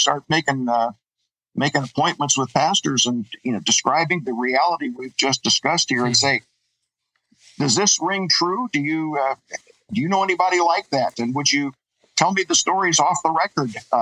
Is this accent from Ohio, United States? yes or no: no; Denver, Colorado, United States; also born or lived in St. Paul, Minnesota; now in Chicago, United States; I was raised in Denver, graduated high school, went to Bethel College in St. Paul, Minnesota. And then got a job in Chicago in publishing.